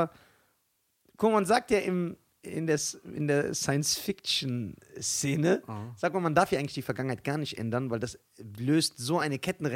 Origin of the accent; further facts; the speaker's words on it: Germany; Ich würde existieren, weil ich bin ja ein Deutscher.